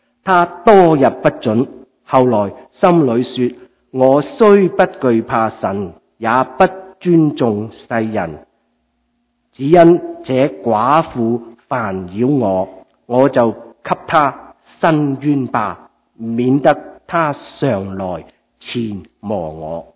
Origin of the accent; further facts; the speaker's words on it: China; 我哋中国人就话呢个人天不怕地不怕噶